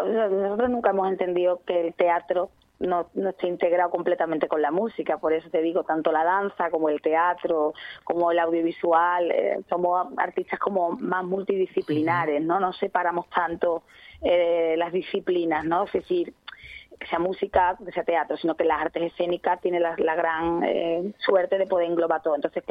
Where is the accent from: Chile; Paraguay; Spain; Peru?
Spain; Osuna, Andalusia; Claro, además yo soy de Osuna, o sea que yo soy paisana.